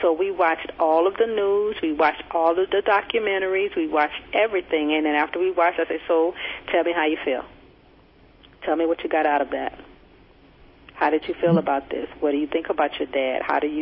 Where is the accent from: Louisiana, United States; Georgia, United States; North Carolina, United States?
Louisiana, United States; Baton Rouge; Baton Rouge, Louisiana.